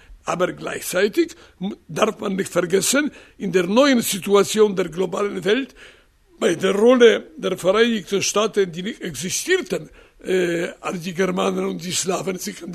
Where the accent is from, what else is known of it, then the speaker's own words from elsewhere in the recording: Poland; Ich spüre die Gemeinsamkeit als Pole.